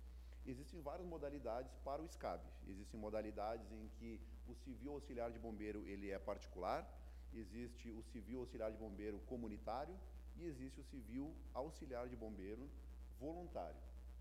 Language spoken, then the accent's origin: Portuguese; Farroupilha, Rio Grande do Sul, Brazil; sou natural de Farroupilha